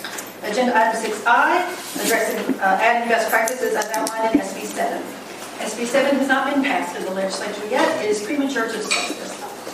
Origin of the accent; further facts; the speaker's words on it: Denham Springs, Louisiana, United States; I'm from Denham Springs.